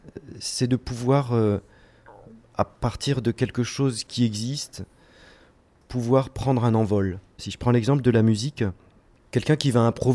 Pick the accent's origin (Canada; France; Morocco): Morocco; born there; Vu que je suis né au Maroc, j'ai toujours été intéressé par les musiques qui viennent de partout.